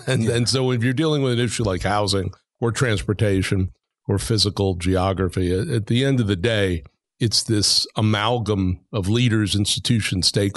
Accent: Brooklyn, New York, United States; born there; I was born in Brooklyn, New York, went to public high school.

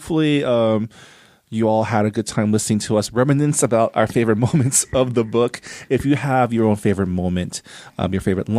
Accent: Canada; I am also Canadian, yes.

